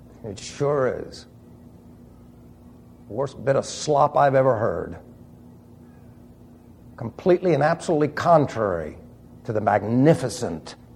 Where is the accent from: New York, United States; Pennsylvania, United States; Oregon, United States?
New York, United States; New York City; Now, I was raised in New York City. And so I could appreciate the thinking and the whole ideology of young people from New York City